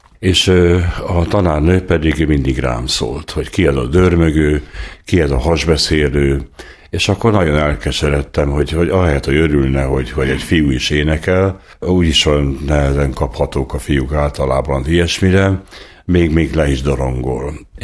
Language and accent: Hungarian; Pákozd, Fejér, Hungary; also born or lived in Szabadegyháza; A Fejér megyei Pákozd községben töltöttem a gyermekkoromat. Édesapám református lelkész volt, édesanyám pedig pedagógus